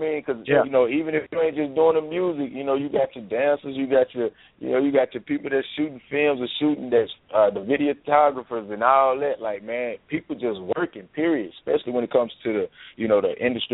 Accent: Arkansas, United States; also born or lived in Chicago; man. I was born in Chicago. I was raised in Arkansas, southeast Arkansas to be exact, man.

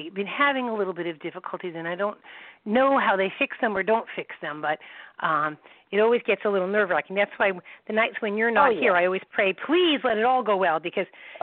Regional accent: North Merrick, New York, United States; Tomorrow night I have a fundraiser back in my hometown of North Merrick, where I grew up.

